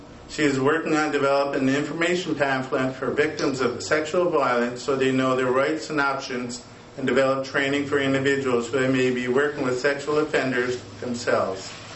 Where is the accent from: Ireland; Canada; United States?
Canada; Happy Valley-Goose Bay, Newfoundland and Labrador; I'm from Happy Valley, Goose Bay, born and raised.